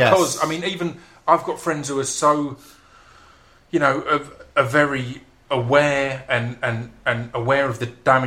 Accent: United Kingdom; I mean, as a Brit, you're always going, oh.

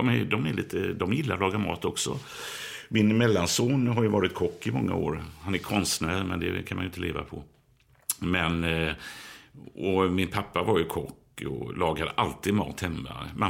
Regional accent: Gothenburg, Västra Götaland County, Sweden; medan jag kommer från Biskopsgården.

